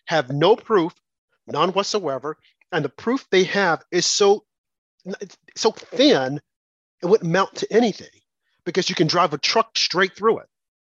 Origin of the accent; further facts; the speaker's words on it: Arkansas, United States; Look at Bill Clinton from my home state of Arkansas.